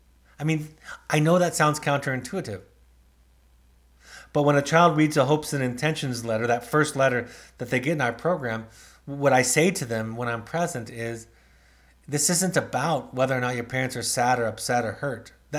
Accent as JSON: {"language": "English", "town": "Los Angeles", "region": "California", "country": "United States", "tie": "born or raised there", "said": "I grew up in Los Angeles, the Los Angeles area."}